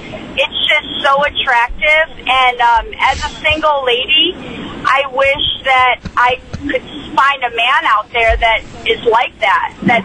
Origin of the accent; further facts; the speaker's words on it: Chicago, Illinois, United States; now in Las Vegas, United States; I remember I live in Las Vegas right now, but I'm from Chicago, and I'm going to move back.